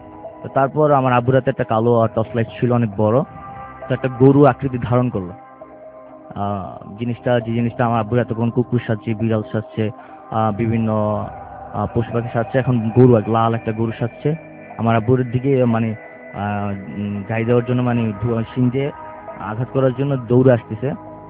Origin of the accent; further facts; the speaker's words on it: Chittagong, Chittagong Division, Bangladesh; also born or lived in Comilla; now in Dhaka, Bangladesh; তা আমরা ছোট থেকে চট্টগ্রামে বড় হয়েছি